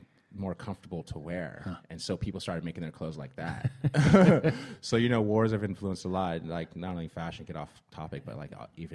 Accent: San Francisco, California, United States; I grew up in San Francisco. So skating in some like camo pants was like, that was the vibe.

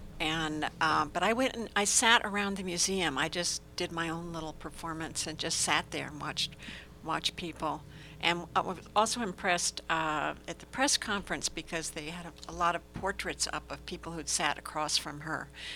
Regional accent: California, United States; you know, the connections, I came from California.

